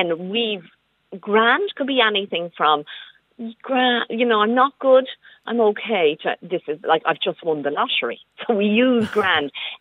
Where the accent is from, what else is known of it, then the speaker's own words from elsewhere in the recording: County Cavan, Ireland; Or they made a good Cayley, because I'm from Cavan, and that would be something that would be a Leitrim.